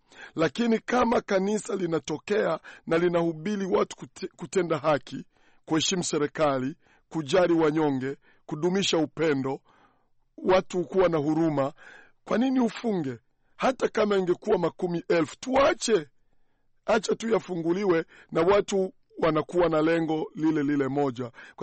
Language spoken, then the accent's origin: Swahili; Tanzania; Kwa sababu ukiangalia kule kwetu Afrika, hasa hususan nikichukulia mazingira yetu ya Tanzania, unakuta baa zinafunguliwa kila mahali.